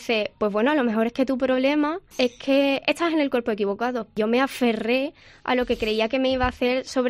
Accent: Arcos de la Frontera, Andalusia, Spain; De por qué no encajo en mi pueblo, que es Argos de la Frontera, por qué la gente me trata tan mal por cómo soy

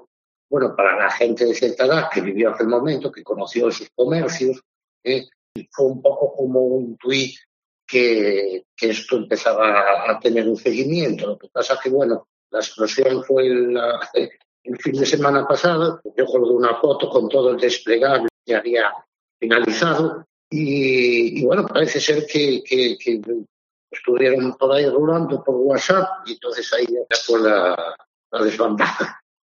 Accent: A Coruña, Galicia, Spain; yo me crié un poco en el ambiente ese del comercio coruñés de los años 70 y de los años.

